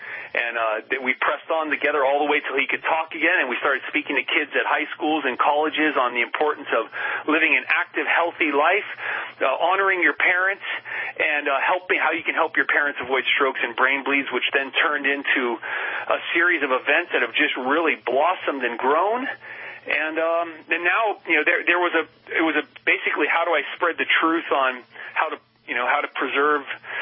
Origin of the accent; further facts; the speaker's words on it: Canal Zone, Panama; I grew up in the Canal Zone at the Panama Canal.